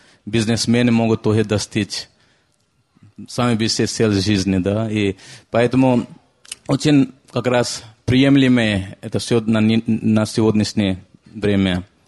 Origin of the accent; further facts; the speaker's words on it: India; Russian is a second language; now in Russia; потому что я приехал из Индии